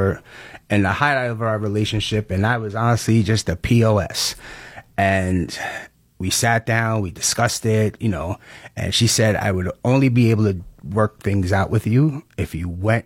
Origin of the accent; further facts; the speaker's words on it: New York, United States; I'm from New York. I don't know if New York has